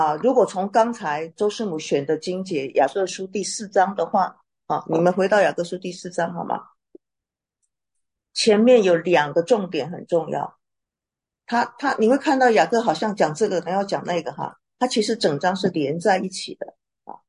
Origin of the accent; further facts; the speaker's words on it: China; 我们中国人讲嘛，天时地利人和，你能把握几个？